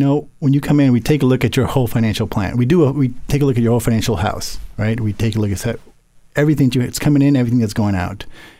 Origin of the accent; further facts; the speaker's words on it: Boston, Massachusetts, United States; also born or lived in Panama; So I was born in Panama. I moved to Boston when I was about 6 years old. Went to high school, college. My mom just wanted something different for us. So, we moved from Panama to Boston.